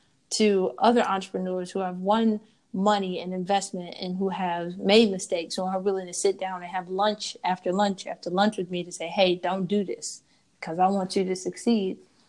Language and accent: English; Nashville, Tennessee, United States; My parents are from Birmingham. I'm from Nashville. We come from very moderate means.